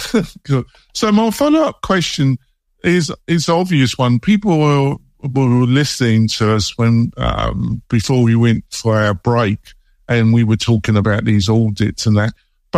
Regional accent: London, United Kingdom; now in United States; I'm English. But I've been living in America for 20 years. But if you're brought up in London, it's great for about.

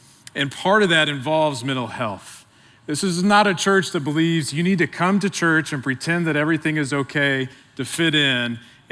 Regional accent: Midwest City, Oklahoma, United States; I grew up here in Oklahoma, born and raised. I'm from Midwest City, just on the other side of town.

